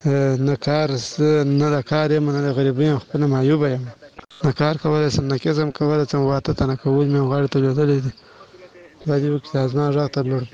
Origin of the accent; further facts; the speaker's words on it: Bala Murghab, Badghis, Afghanistan; now in Kandahar, Afghanistan; افغان یم د کندهار ولایت څخه تاسو ته میسج لیږم. اصلي د بادغیس ولایت بنمرغاد ولسوالۍ یم خو فلحال اوس په کندهار کې اوسېږم. موږ مهاجرین د پاکستان نه راغوښتي یو